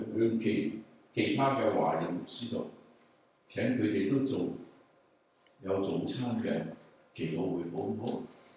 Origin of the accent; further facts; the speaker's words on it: China; accent: Chinese; 是不是因为我的英文带着我们中国人的口音呢？不是。是不是因为我的出生地不是在美国，所以你们不让我来呢？